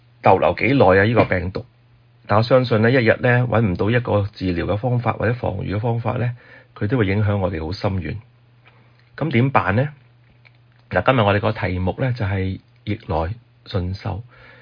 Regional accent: Guangdong, China; 我哋广东人有句说话就系煮到嚟先至食。

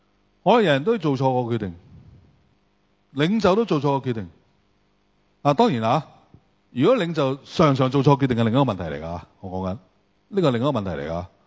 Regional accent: Hong Kong; 所以有段时间我哋香港人上去国内嘅时候，过关嘅时候带住张相噶嘛

